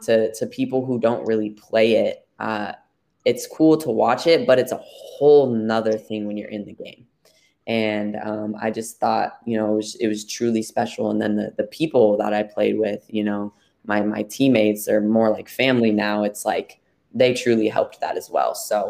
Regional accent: Colorado, United States; We're actually from Colorado, so our team was the Broncos.

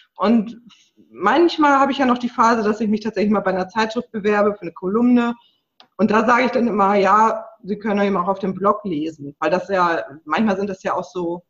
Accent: Hamburg, Germany; moved away as an adult; Ich bin Hamburgerin, ne, habe da meine, sag ich mal, Jugend und also bis Mitte 20, sag ich mal, da gewohnt

